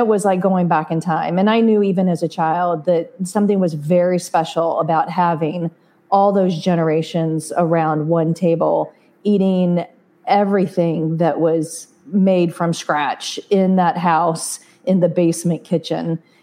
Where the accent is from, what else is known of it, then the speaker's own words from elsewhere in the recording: Florida, United States; also born or lived in North Carolina; because it was so different than how I grew up in Florida and North Carolina.